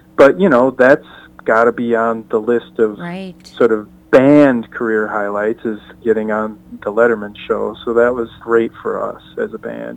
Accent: Austin, Minnesota, United States; my hometown of Austin

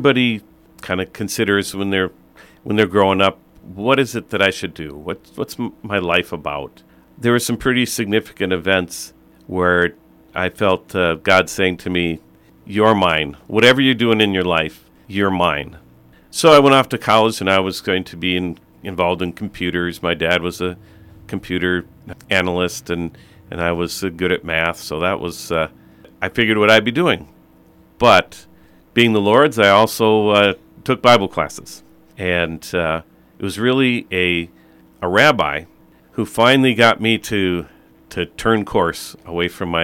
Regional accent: Eagan, Minnesota, United States; Well, I grew up in Eagan.

